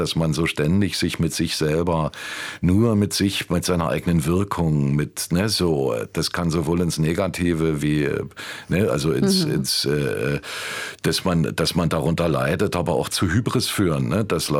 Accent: Berlin, Germany; weil ich bin ja am Prenzlauer Berg aufgewachsen

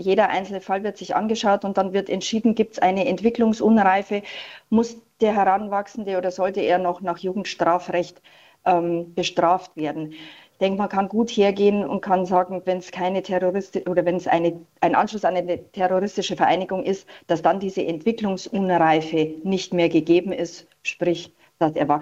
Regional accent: Bavaria, Germany; ich komme ja aus Bayern

